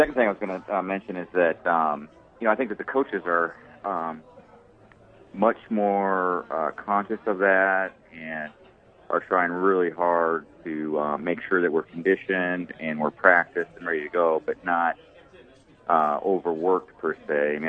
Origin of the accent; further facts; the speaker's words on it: Ames, Iowa, United States; Oh, well, I grew up in Ames, and I was actually a ball boy for Johnny Orr.